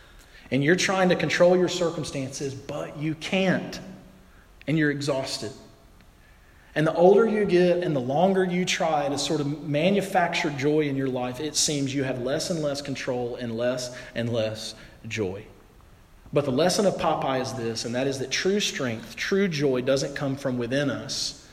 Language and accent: English; the South, United States; Your accent makes you sound stupid. I know, I'm from the South.